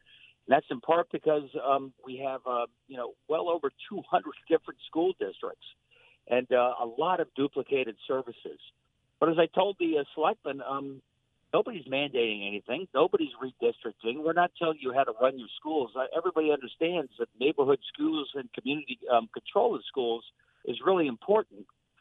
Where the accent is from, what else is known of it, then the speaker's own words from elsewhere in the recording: Greenwich, Connecticut, United States; if a town like my hometown of Greenwich pays their teachers 30% more